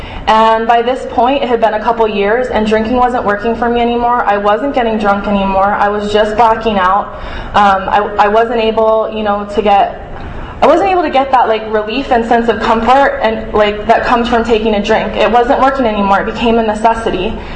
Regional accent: Hawaii, United States; growing up in Hawaii, I mean, like, I grew up with, like, light blonde hair and blue eyes, and I always really fit

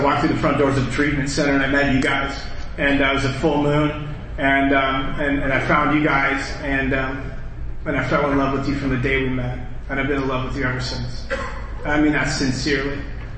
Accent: Mesa, Arizona, United States; I'm from Mesa

